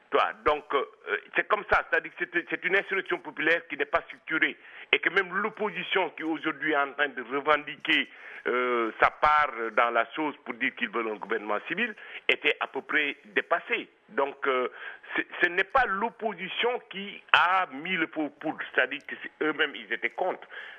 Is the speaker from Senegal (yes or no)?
yes; Senegal; ce n'est pas parce que je viens du Sénégal que je le dis